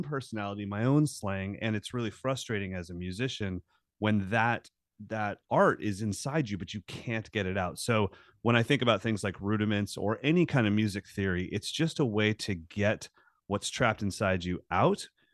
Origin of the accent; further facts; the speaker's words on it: California, United States; By the way, just as a Californian, I heard something during your news segment about 60 mile an hour winds